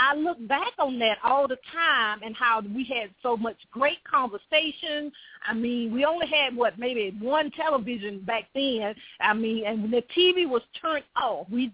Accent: Alabama, United States; I'm a Southern belle. I was born and raised in Alabama.

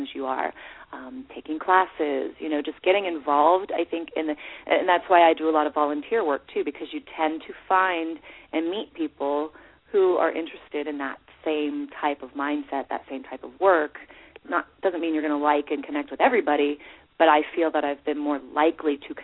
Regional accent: Columbus, Ohio, United States; I'm from originally from Columbus, Ohio, so more out your way, Elizabeth.

